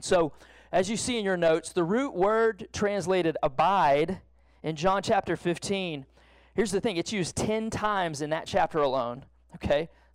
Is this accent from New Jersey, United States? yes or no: no; Texas, United States; I'm from Southeast Texas. I may pronounce them a little differently.